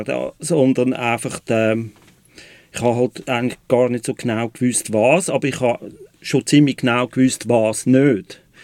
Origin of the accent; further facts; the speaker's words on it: Agasul, Zurich, Switzerland; ich bin dann von Agasul auf einem Bauernhof aufgewachsen. Ziemlich, wo die Füchse und Hasen sich gut Nacht sagen, wo es mehr Kühe als Menschen hatte.